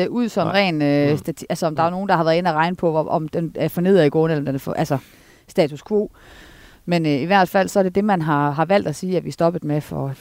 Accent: Esbjerg, Region of Southern Denmark, Denmark; now in Horsens, Denmark; Jeg er født og opvokset i Esbjerg

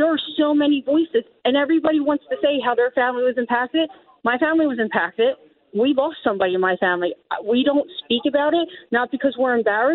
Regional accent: Philadelphia, Pennsylvania, United States; I'm an Irish girl who grew up in Pennsport, 2nd Street.

